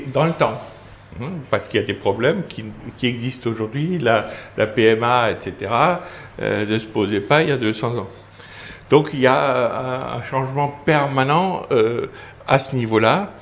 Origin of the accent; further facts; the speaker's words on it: Grand Est, France; accent: mix of German, English and French; je suis alsacien, alors mon accent c'est de l'allemand, de l'anglais et du français mélangé, parce qu'on me demande souvent d'où ça vient.